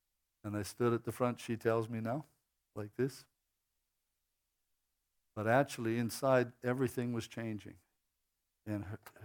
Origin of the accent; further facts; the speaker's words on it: Blackfalds, Alberta, Canada; I got saved at the age of 21 in Alberta. I grew up in Black Falls, south of here.